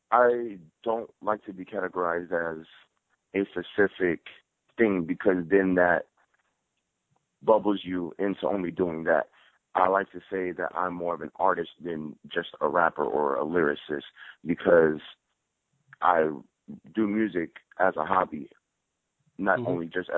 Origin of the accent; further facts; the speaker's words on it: Los Angeles, California, United States; I'm from California. I lived in Los Angeles and Southern California basically my whole life